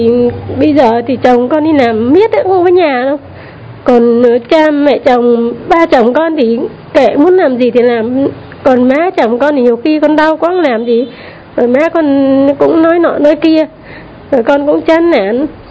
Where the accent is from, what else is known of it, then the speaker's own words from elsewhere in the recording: Nam Định, Vietnam; now in Ho Chi Minh City, Vietnam; Con quê Nam Định.